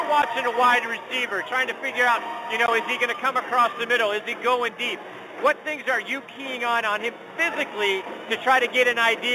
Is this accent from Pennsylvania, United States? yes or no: yes; Pittsburgh, Pennsylvania, United States; Organizationally, I'm a Steeler fan. I'm from Pittsburgh. I'm always down on Cleveland.